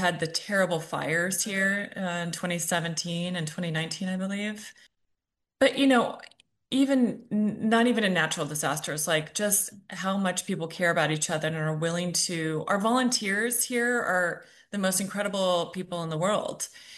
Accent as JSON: {"language": "English", "town": "Los Angeles", "region": "California", "country": "United States", "tie": "born or raised there", "said": "I grew up in Los Angeles, the first time I saw a Van Gogh, right?"}